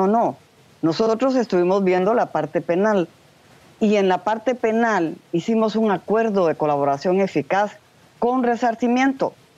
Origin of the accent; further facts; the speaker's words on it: Guatemala; Lo que yo como guatemalteca anhelo